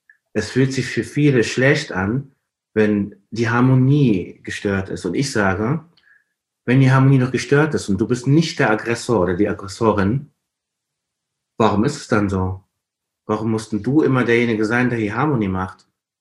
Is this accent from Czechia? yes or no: no; Nigeria; Chi heißt bei uns in Ibo, also Nigeria, Gott.